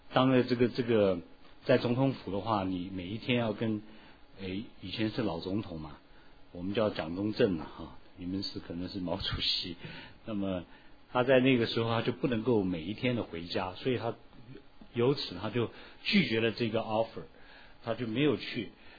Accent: Taiwan; 那我们到了台湾以后，我记得我很小的时候，我爸爸到了台湾的时候，他已经升上了中校。

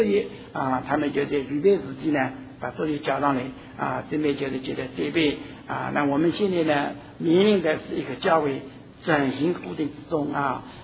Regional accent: Hangzhou, Zhejiang, China; accent: Hangzhou accent; Chinese is a second language; 我的普通话讲的不好啊，我们是杭霄普通话啊，杭州土菜，这个方言区，我们那个地方叫做吴越方言区啊

